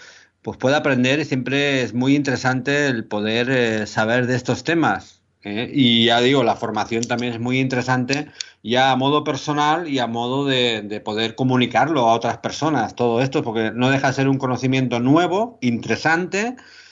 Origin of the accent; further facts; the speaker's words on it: Catalonia, Spain; pero en catalán, porque soy catalán.